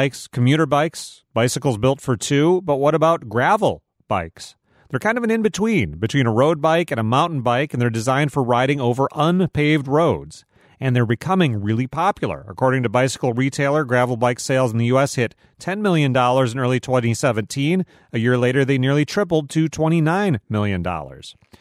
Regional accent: Michigan, United States; Now, I'm from Michigan, Kirsten. We had a lot of dirt roads, a surprising amount of dirt roads. I grew up on one there.

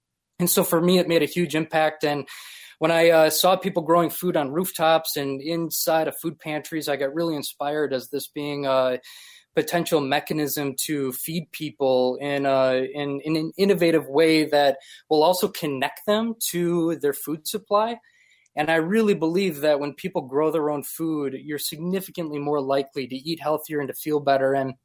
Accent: Appleton, Wisconsin, United States; also born or lived in New York; Well, I'm actually originally from Appleton, Wisconsin. I moved out to New York back in the day for the opera career

